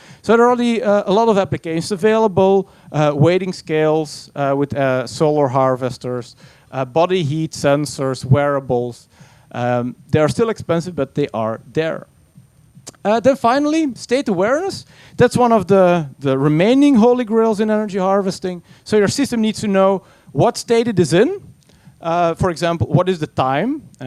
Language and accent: English; Belgium; I'm from Belgium, and our nuclear reactors are as stable as the mental state of our politicians